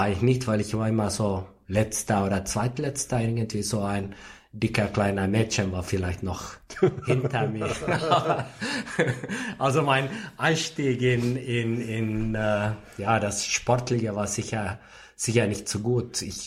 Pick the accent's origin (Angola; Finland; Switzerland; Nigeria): Finland; Espoo, Uusimaa; Also, ich bin Finne. Ja. Dementsprechend natürlich in Finnland aufgewachsen. In einer Stadt namens Espoo. Ja, Nachbarstadt von Helsinki sozusagen.